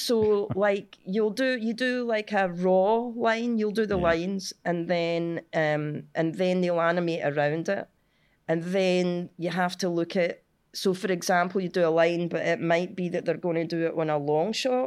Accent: Cumbernauld, Scotland, United Kingdom; which is unusual because I'm from Cumbernauld.

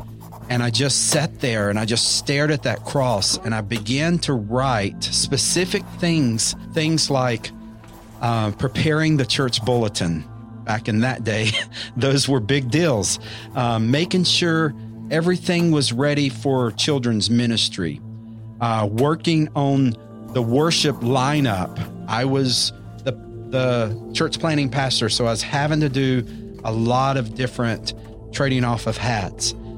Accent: North Carolina, United States; born there; I was born in Western North Carolina, in a very rural area of Western North Carolina.

